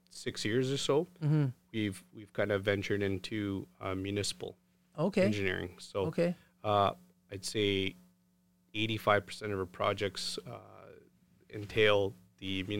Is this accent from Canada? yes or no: yes; Quebec, Canada; also born or lived in Saskatchewan / British Columbia; now in Alberta, Canada; I grew up in Quebec.